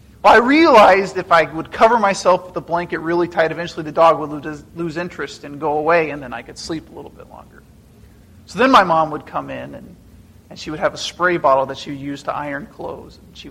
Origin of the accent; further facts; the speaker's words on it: Colorado, United States; I grew up in Western Colorado, and I was a homeschool kid growing up.